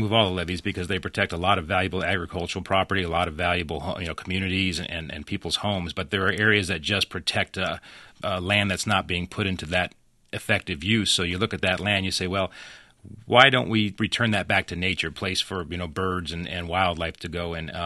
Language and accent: English; California, United States; We hear that, and, we're in the Midwest. I'm from California, and I see what goes on the coastline.